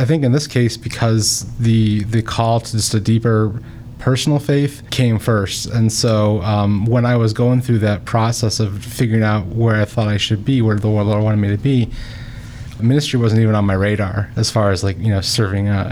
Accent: Mentor, Ohio, United States; So I'm originally from Mentor, Ohio.

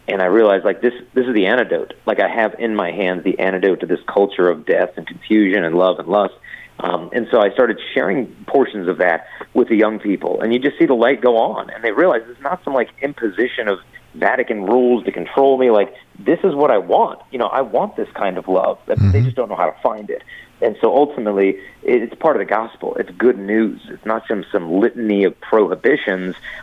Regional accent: Arizona, United States; also born or lived in Ohio; Yeah, I grew up in Arizona, a good Catholic family, and then ended up being blessed to go to Franciscan University of Steubenville in Ohio.

